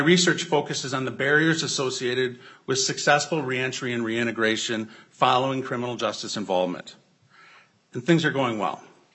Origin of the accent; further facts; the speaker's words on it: Owatonna, Minnesota, United States; I'm from Owatonna, and in my mid-20s, I made choices that I'm not proud